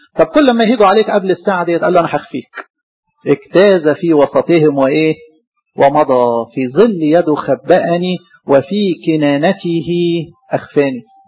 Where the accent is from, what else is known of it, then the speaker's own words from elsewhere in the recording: Egypt; طبعا احنا نعتز مصر ان احنا مصريين. احنا ايه؟ احنا مش عرب على فكرة. احنا مش عرب.